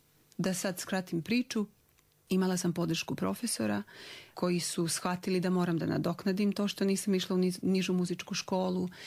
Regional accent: Gerzovo, Republika Srpska, Bosnia & Herzegovina; ja sam rasla u Gerzovu, to je selo, nadomak Mrkonjića, i gotovo 15 godina nisam imala mogućnost da se školujem.

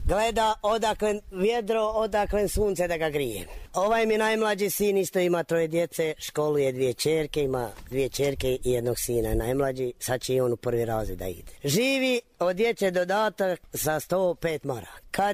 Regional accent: Devetina, Republika Srpska, Bosnia & Herzegovina; ja sam rodom iz Devetinje, a prije sam ona udala se prije rata kod Zvornika.

